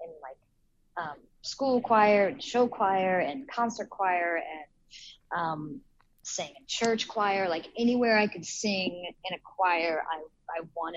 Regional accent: Summerville, South Carolina, United States; also born or lived in Charleston / Hilton Head Island; I'm from South Carolina. That's exactly right. I was born in Charleston.

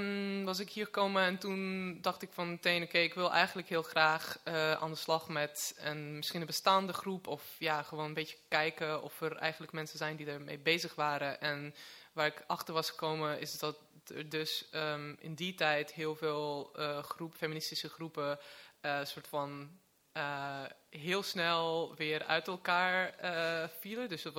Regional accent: Latvia; Dutch is a second language; now in Netherlands; Ik kom uit Letland

